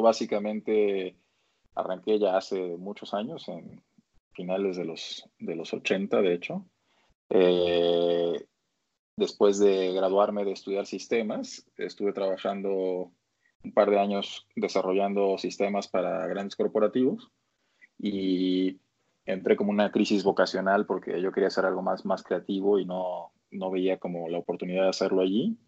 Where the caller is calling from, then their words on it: Mexico City, Mexico; En la Ciudad de México.